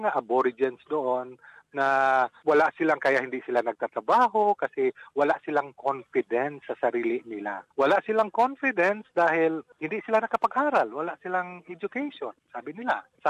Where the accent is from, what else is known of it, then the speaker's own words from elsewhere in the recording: Butuan, Caraga, Philippines; taga Butuan City ako